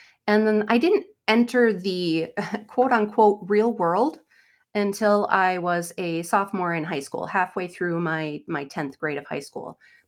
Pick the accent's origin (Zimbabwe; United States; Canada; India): United States; Tomah, Wisconsin; also born or lived in Sparta; A little central-ish Wisconsin. Okay. I grew up in the Toma, Sparta area.